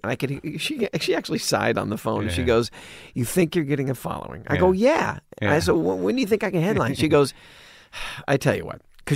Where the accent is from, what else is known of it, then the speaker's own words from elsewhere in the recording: Dallas, Texas, United States; also born or lived in Richardson; growing up in Dallas and Richardson, Texas